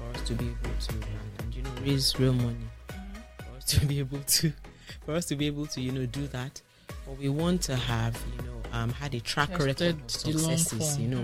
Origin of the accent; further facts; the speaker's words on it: Nigeria; So, you know, I wish as a Nigerian that I could, I had, you know, I had local sources of quality products, you know, to sell.